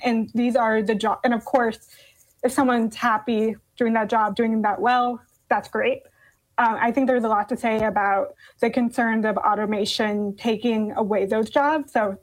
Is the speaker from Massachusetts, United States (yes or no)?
yes; Massachusetts, United States; And I was raised in Massachusetts.